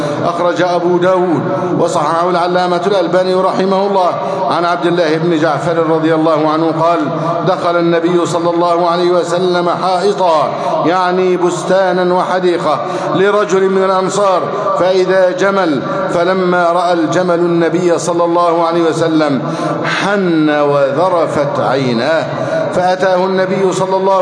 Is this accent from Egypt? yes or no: yes; Egypt; اللهم احفظ بلدنا مصر أمنا أمانا سخاء رخاء